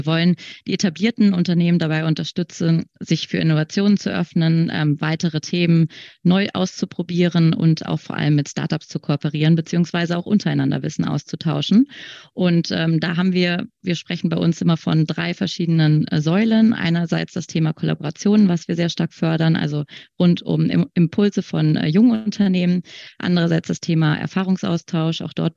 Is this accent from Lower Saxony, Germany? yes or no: no; Berlin, Germany; now in Cologne, Germany; Ich bin tatsächlich ursprünglich Berlinerin, die es nach einigen Stationen im In- und Ausland jetzt ins schöne Köln verschlagen hat vor 2,5 Jahren.